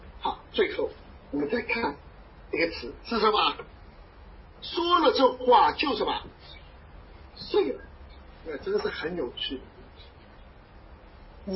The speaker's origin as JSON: {"language": "Chinese", "country": "China", "said": "对，我们是中国人，我们有中国人的规则"}